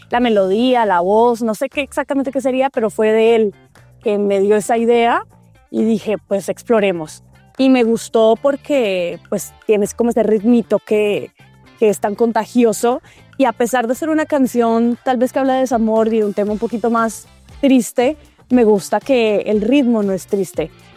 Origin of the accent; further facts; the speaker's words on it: Bogotá, Colombia; now in Vancouver, Canada; siempre me han dicho que tengo un acento como raro porque, pues bueno, influencia de mi mamá mexicana, mi papá caleño, pero yo nací y crecí toda la vida en Bogotá y me pasa mucho aquí en Vancouver que el mexicano que me escuche, no, tengo el acento súper marcado colombiano